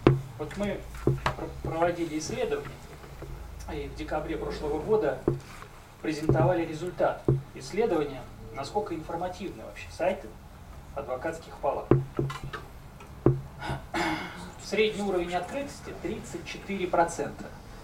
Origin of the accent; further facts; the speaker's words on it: Saint Petersburg, Russia; Это не потому, что мы из Питера.